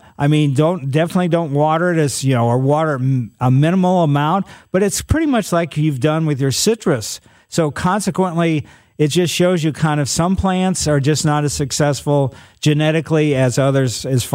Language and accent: English; Ellisville, Missouri, United States; also born or lived in St. Louis; Growing up in Ellisville, my grandmother lived in Richmond Heights, and she, managed a grocery store in the city. And, my first 5 years or so, I lived in the city right by the Botanical Garden on Flat. And then my parents in 55 moved out to Ellisville.